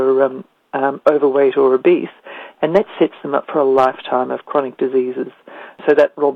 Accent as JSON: {"language": "English", "country": "Australia", "said": "we could have some, you know, pride in being Australian, and that's eroding, and it's shameful."}